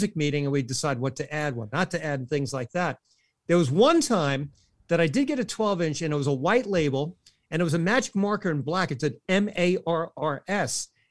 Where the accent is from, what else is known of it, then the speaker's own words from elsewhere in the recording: Brooklyn, New York, United States; born there; I was born in Brooklyn, and I live on Long Island.